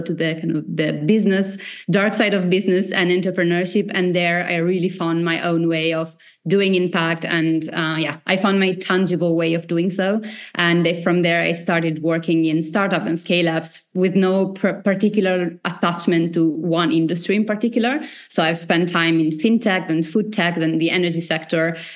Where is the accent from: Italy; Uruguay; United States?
Italy; now in Berlin, Germany; No, I'm from Italy, which is part of the story